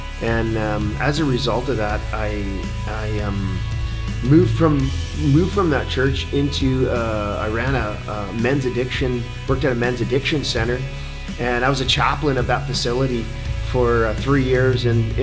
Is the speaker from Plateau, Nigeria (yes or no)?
yes; Jos, Plateau, Nigeria; born there; My story goes back to Nigeria. I was born in Jos, Nigeria, Africa. My parents were missionaries there. I grew up in the church.